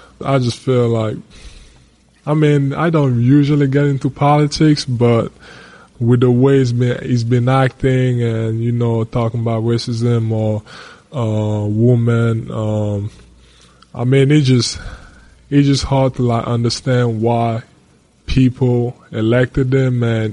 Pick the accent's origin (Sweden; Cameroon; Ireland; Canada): Cameroon; now in United States; Obviously, like you said, growing up in Cameroon, you know, I've always thought that the U.S. was just amazing, and like it was just a dream, and I thought it was heaven. And then coming here a couple of years ago